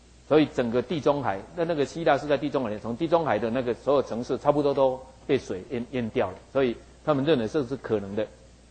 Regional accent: Taiwan; 就像我们台湾人到处去旅行哦

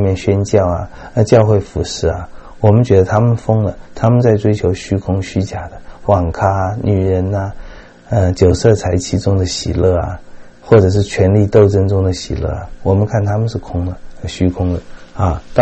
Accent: China; 尤其我们中国人那种竞争

